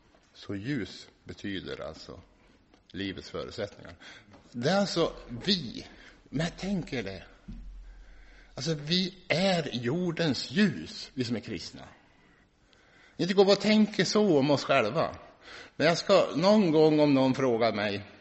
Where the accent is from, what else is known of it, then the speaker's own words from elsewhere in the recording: Norrland, Sweden; Vi som är norrlänningar. Vi som är norrlänningar ska jag säga.